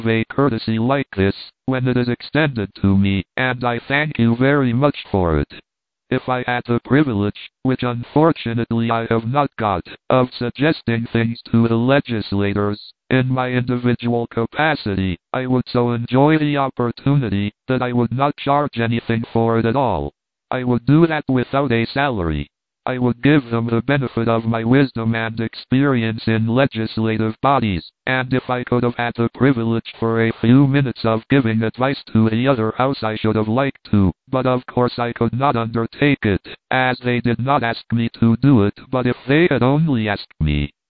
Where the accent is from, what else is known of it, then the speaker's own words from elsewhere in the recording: Missouri, United States; born there; I was born in the Adder State, and by Adder State I mean Missouri.